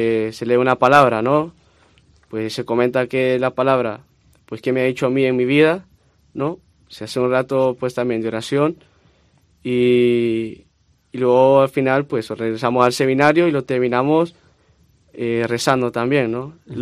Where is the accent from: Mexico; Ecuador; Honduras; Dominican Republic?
Honduras; yo vengo de Honduras. Yo en Honduras tengo mi comunidad también.